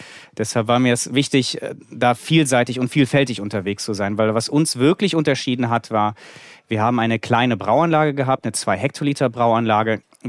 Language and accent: German; Aachen, North Rhine-Westphalia, Germany; born there; Ja, ich bin geboren in Aachen. Wir haben ja in Aachen schon einen belgischen Einfluss